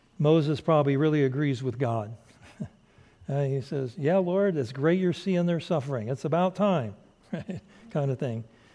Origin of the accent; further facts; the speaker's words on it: Brazil; I grew up in Brazil, and so I'm a third culture kid, they say